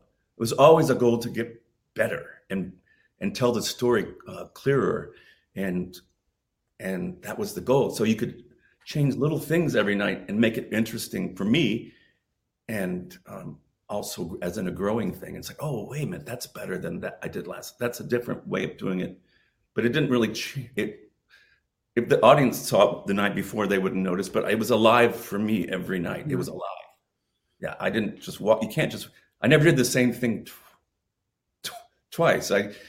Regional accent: Orlando, Florida, United States; And then we got to take it to my hometown of Orlando.

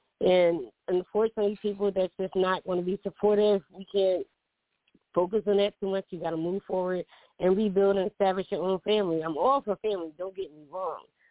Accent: Florence, South Carolina, United States; now in Philadelphia, United States; Okay, I have family in Maryland, but I'm from Florida, South Carolina. I moved to Philadelphia, I think it was like 1989.

